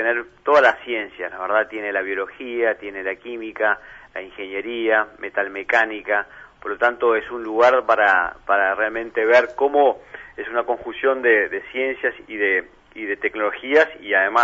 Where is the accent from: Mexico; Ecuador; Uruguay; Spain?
Uruguay; acá todos somos uruguayos los que estamos en la compañía